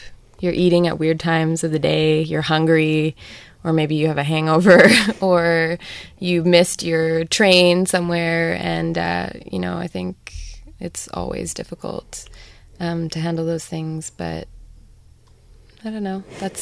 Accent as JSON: {"language": "English", "country": "Canada", "tie": "born or raised there", "said": "So I think it's fairly unique to growing up in Canada"}